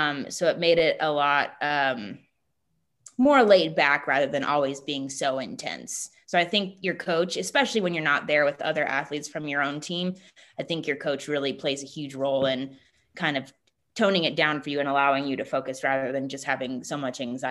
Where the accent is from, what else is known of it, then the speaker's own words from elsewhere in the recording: Flagstaff, Arizona, United States; Yeah, it was especially hard too growing up in Flagstaff because the soccer season in Arizona, as opposed to other states, is in the winter